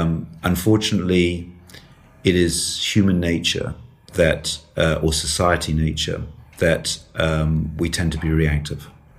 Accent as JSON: {"language": "English", "country": "United Kingdom", "said": "I am British"}